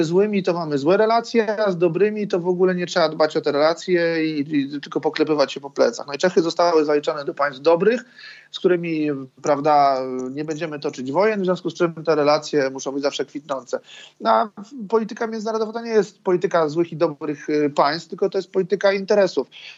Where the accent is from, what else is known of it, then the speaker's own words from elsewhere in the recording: Sudetes, Poland; ja się pochodzę z tamtych terenów, na tamtych terenach się wychowałem.